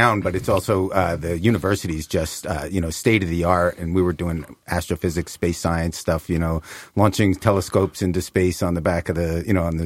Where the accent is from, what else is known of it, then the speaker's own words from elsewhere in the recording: New Jersey, United States; now in San Francisco, United States; I grew up in New Jersey and ended up out in San Francisco Bay Area, where I got my degree in computer science and actually worked in the space industry and astrophysics.